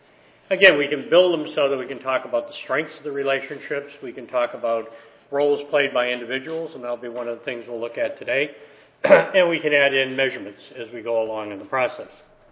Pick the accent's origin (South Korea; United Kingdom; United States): United States; East Coast; I'm from the East Coast, so it feels like it's almost time for lunch right now.